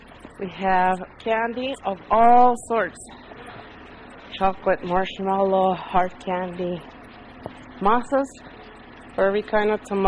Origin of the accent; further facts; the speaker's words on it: New Mexico, United States; Because I come from New Mexico. I didn't grow up with a Mexican culture. So I had never seen such things.